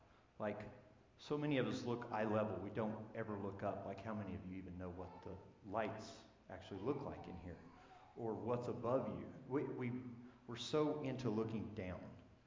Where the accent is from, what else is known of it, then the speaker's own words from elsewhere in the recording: Hydro, Oklahoma, United States; I'm from Hydro, Oklahoma.